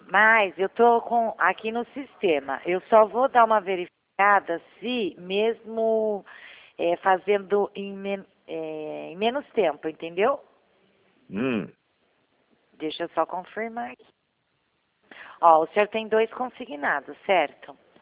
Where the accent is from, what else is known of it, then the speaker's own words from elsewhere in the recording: Sorocaba, São Paulo, Brazil; Eu sou de Sorocaba